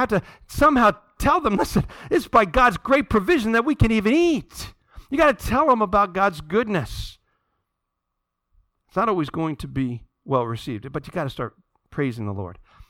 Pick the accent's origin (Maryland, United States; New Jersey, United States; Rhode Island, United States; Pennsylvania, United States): New Jersey, United States; Green Brook; He lives in Greenbrook, my hometown, and I had to go pick up something from his house